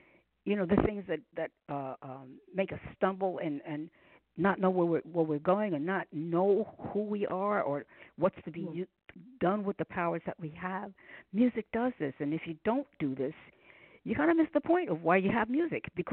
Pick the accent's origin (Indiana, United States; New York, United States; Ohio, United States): New York, United States; But I was born and raised in New York, so a lot of our black history, a lot of us don't know.